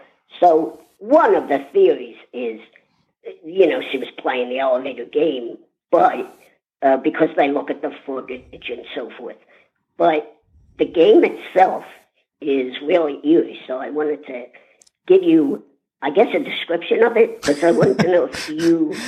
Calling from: Warrington, Pennsylvania, United States; It's me again … from Warrington, PA.

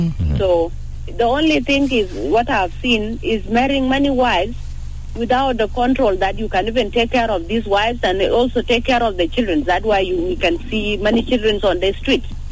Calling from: Rumbek, Lakes, South Sudan; calling from Rumbe.

